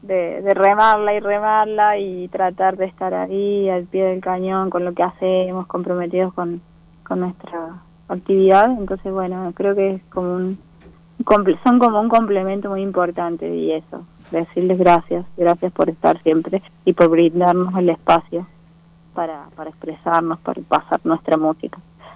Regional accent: La Carolina, San Luis, Argentina; Nací acá en San Luis Capital, pero bueno, vivíamos en el campo. Entonces mi mamá vino, me tuvo en la ciudad, pero vivíamos en el campo, en las inmediaciones del pueblito, La Carolina se llama el pueblo, está a 80 kilómetros de San Luis.

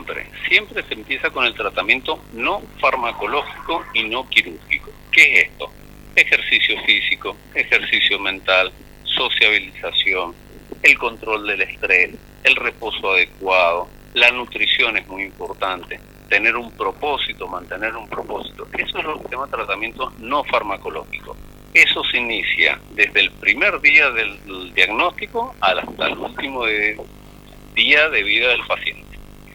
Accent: Mendoza, Argentina; nosotros como mendocinos tenemos el orgullo

